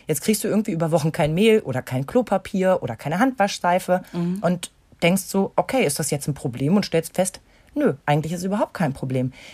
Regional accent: East Germany, Germany; born there; ich bin ja noch gebürtig aus der DDR.

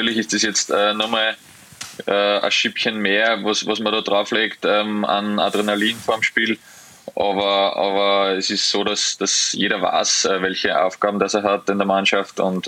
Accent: Austria; vor allem bei uns in Österreich sind sie jetzt, glaube ich, ein bisschen, wie soll ich sagen, unter Druck

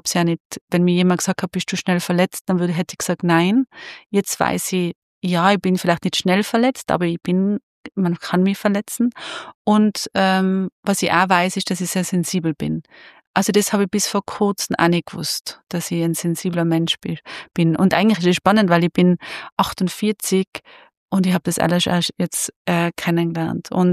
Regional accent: Tyrol, Austria; ich bin aus Tirol, bin eine Tirolerin

